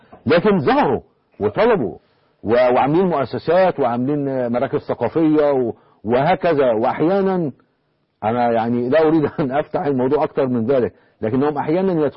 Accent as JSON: {"language": "Arabic", "country": "Egypt", "said": "احنا عندنا بمصر"}